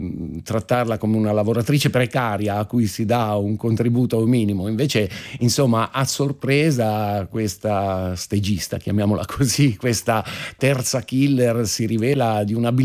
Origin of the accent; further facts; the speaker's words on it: Milan, Lombardy, Italy; mi dispiace un po' da milanese vederla ridotta a una caricatura